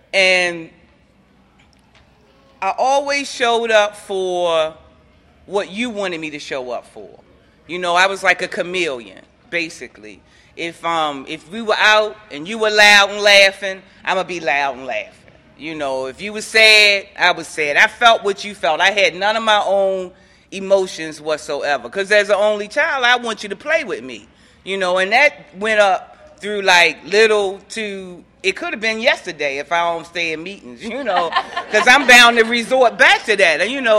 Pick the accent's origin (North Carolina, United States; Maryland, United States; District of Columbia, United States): Maryland, United States; Baltimore; I'm from Baltimore originally. I'm an only child, too.